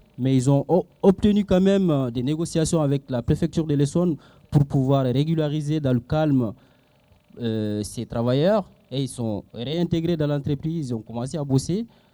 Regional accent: Mali; now in France; je suis malien, je suis arrivé en France en 2006.

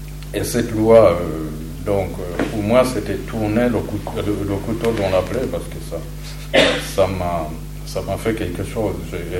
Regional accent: Rwanda; Je viens du Rwanda

